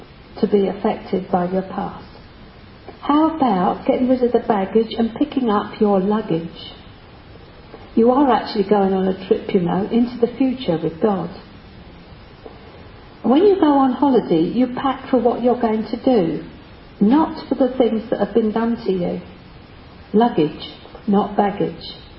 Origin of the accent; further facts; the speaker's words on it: United Kingdom; After all, we are British. Stiff upper lip and all that.